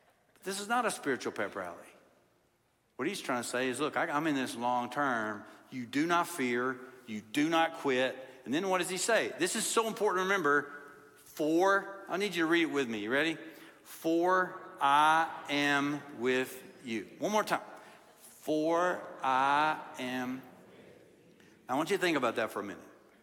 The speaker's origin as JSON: {"language": "English", "region": "Kentucky", "country": "United States", "said": "And so Tennessee's a kind of married into Tennessee, but I'm not from Tennessee. I'm from Kentucky."}